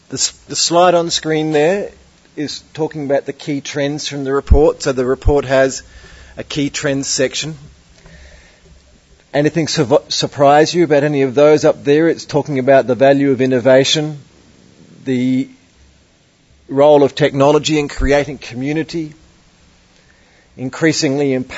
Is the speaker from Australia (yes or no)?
yes; Adelaide, South Australia, Australia; I come from Adelaide